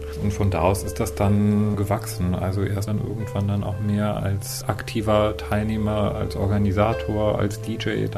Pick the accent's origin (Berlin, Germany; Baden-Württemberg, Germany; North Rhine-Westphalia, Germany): North Rhine-Westphalia, Germany; Ich bin eigentlich aus dem Ruhrgebiet